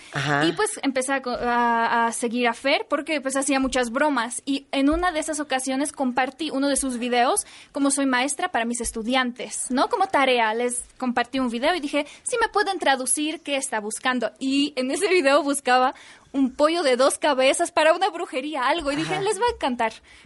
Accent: Wrocław, Lower Silesian Voivodeship, Poland; Spanish is a second language; Soy de Wrocław, que es en el sur de Polonia.

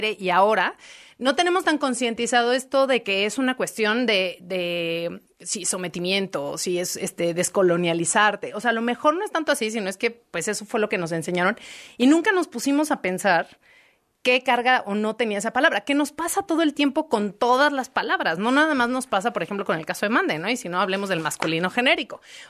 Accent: Mexico; quienes somos de México

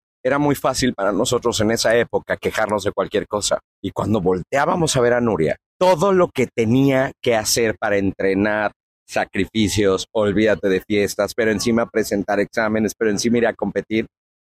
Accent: Mexico; Y México es tan grande. Y tan hermoso, y tan poderoso, y somos tan los mexicanos

